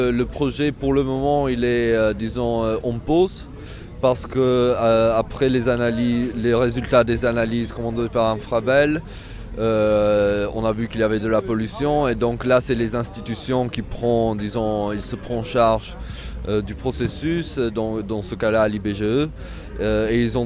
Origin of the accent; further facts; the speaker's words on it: Italy; now in Brussels, Belgium; je viens d'Italie. Je suis ici sur Bruxelles depuis un an.